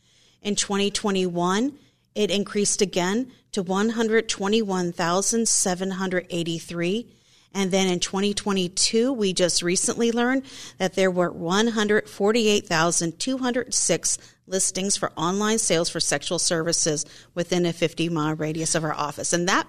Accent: Ashburn, United States; Me, I grew up in Ashburn, went with cornfields and dirt roads, and to know that my community, the region I grew up in, is facing and struggling with this on a daily basis was horrifying.

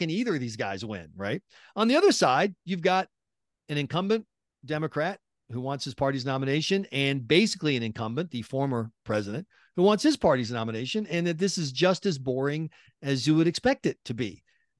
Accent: South Carolina, United States; and this is because I grew up in South Carolina, actually worked in politics in South Carolina.

